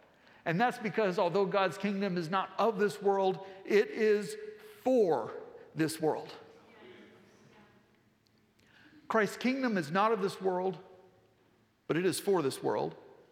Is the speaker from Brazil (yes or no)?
no; United States; I'm an American. I'm profoundly grateful for that privilege. I rejoice in our freedoms.